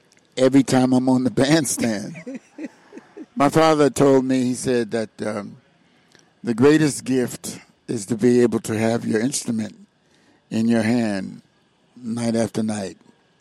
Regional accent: Wilmington, Delaware, United States; also born or lived in Camden; I'm from Wilmington, Delaware. And, of course, I was living in Camden, where I was born.

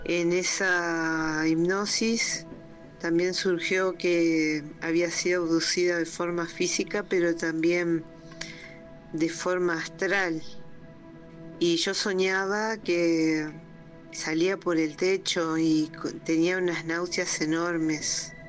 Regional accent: Argentina; soy de Argentina.

